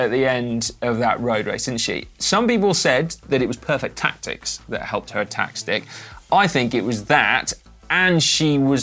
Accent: Bristol, South West England, United Kingdom; You lot are, you know, in the know about Bristol, my hometown, and our traffic woes

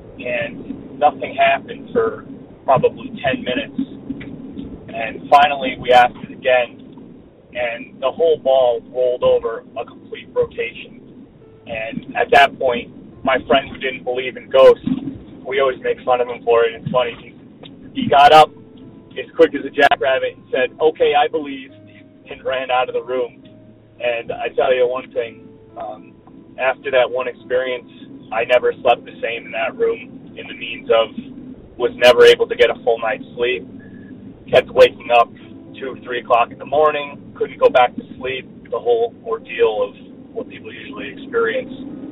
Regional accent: New York, United States; I'm from New York State.

